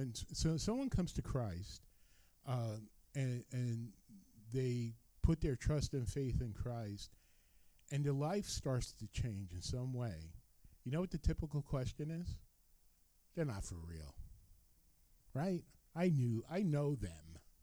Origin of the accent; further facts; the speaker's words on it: Rutherford, New Jersey, United States; he wanted to see where I grew up in Rutherford.